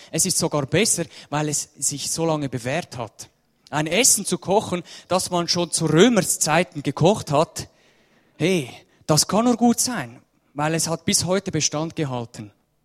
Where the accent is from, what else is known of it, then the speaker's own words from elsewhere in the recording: Switzerland; Ja, wir Schweizer, wir haben halt unseren Dialekt immer noch.